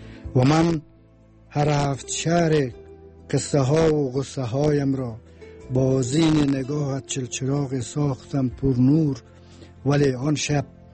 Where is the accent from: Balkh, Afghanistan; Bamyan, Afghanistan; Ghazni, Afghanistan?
Balkh, Afghanistan; Mazar-i-Sharif; born there; بنده در سال 1329 در شهر مزار شریف در یک خانواده باسواد به دنیا آمدیم.